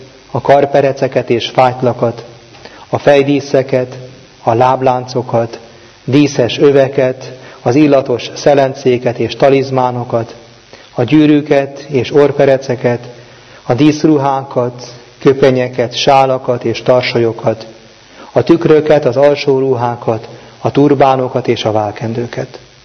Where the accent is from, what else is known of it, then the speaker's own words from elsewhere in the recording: Veresegyház, Pest, Hungary; Gyermekkoromtól ismerem, Veresegyházon, egy utcában nőttünk fel